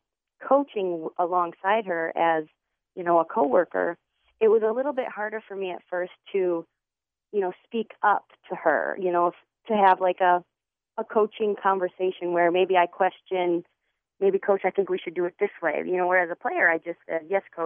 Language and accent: English; Lansing, Michigan, United States; There's a reason that I was born and raised in the Lansing area. I've lived here my whole life, and I haven't left.